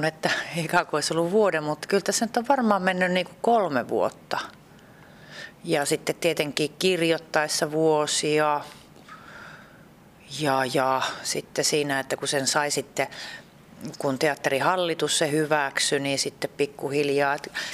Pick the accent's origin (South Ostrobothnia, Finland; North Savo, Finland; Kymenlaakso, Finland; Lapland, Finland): North Savo, Finland; Varkaus; Itse olen Varkaudesta kotoisin